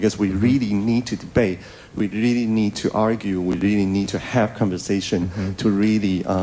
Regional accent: Taiwan; English is a second language; now in United States; I'm from Taiwan, I'm working at MIT, by the way.

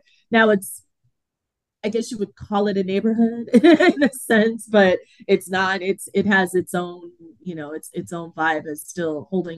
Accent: Flint, Michigan, United States; born there; I was born in Flint, so I'm very attached to it, obviously.

